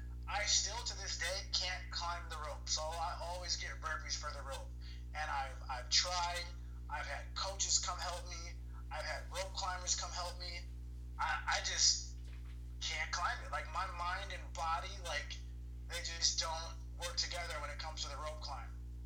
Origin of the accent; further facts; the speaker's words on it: Midwest, United States; Now remember, I'm from the Midwest. We don't have oceans, we have lakes.